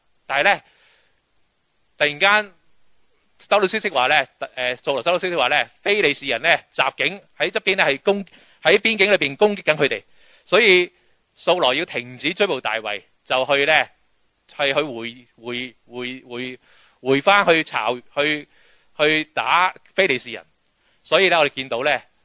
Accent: Hong Kong

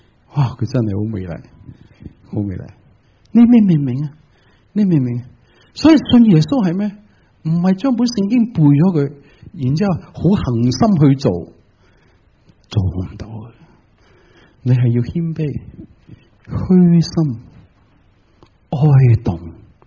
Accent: China; 我哋中国人最有创意啊！

